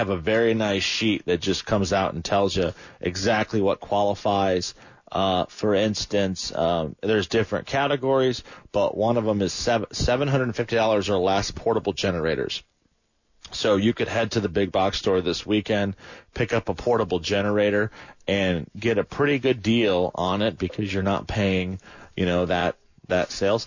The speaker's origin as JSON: {"language": "English", "region": "Michigan", "country": "United States", "said": "I'm from Michigan originally, and I remember Memorial Weekend was always like the big landscaping kickoff weekend"}